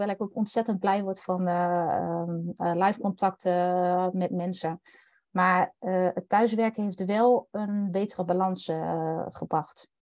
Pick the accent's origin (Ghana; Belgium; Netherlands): Netherlands; Overijssel; Nou ja, ik kom uit Twente, dat hoor je misschien ook wel.